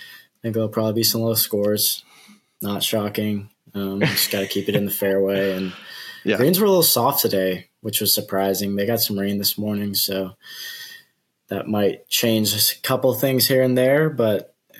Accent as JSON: {"language": "English", "town": "San Jose", "region": "California", "country": "United States", "tie": "born or raised there", "said": "So I played one or two amateur events here in my junior career when I grew up in San Jose."}